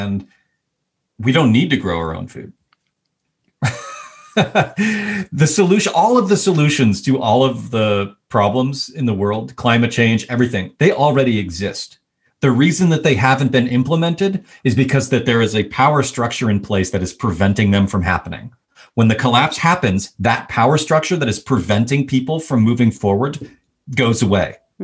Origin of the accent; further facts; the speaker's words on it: United States; In some sense, just being an American makes me elite globally, right?